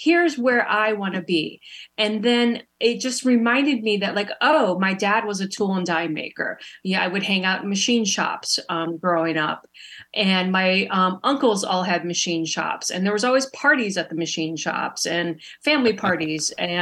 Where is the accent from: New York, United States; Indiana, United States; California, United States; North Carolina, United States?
Indiana, United States; South Bend; now in Chicago, United States; So I've lived in Chicago for probably over 25 years. But my beginnings were when I grew up in South Bend, Indiana, where For the Love of the Art Fair show is. I grew up in South Bend, Indiana, and I grew up in a family of four kids and my parents.